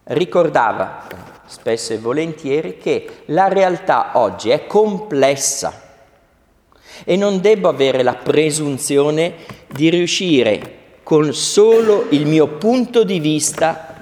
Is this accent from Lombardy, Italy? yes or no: yes; Milan, Lombardy, Italy; born there; ma io che sono nato invece a Milano, in un condominio di 6 piani